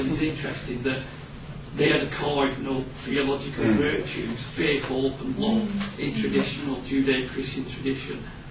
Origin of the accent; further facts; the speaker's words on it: England, United Kingdom; from England.